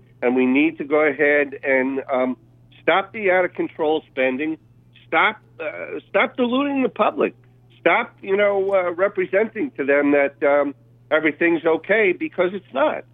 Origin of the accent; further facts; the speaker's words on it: East Northport, New York, United States; Agriculture, when I grew up in East Northport, it was primarily, you know, broccoli and cucumbers. As a matter of fact, I picked raspberries when I was 8 years old.